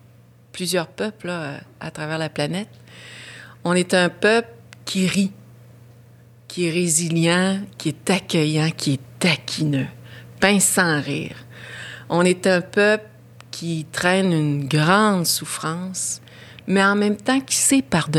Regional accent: Schefferville, Quebec, Canada; Mon père, lui, Québécois, pouvait faire le choix, mais pas ma mère. Fait que moi, j'ai grandi dans ce train-là jusqu'à l'âge de 11 ans. À chaque année, je prenais le train. C'était chez nous, au Chefferville.

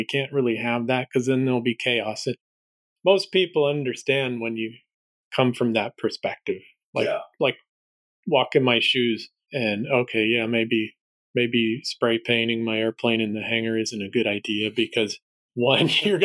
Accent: Fullerton, California, United States; didn't you grow up in Fullerton? And I said, well, not exactly. We didn't grow close by, but that's my hometown airport.

